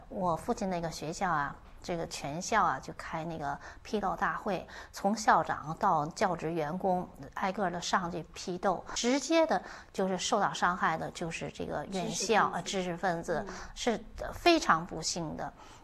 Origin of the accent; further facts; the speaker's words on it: Tianjin, China; 我是天津人啊。